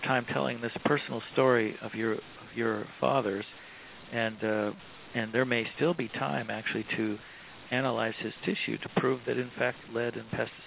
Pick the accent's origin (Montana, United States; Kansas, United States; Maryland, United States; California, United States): Montana, United States; I rode on an airplane back to my home state of Montana, which I've always loved to think of as this pristine, clean place.